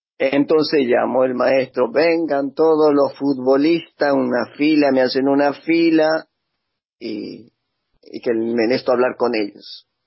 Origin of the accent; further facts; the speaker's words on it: Argentina; como argentinos, ustedes saben que nosotros para el fútbol somos, pero impresionante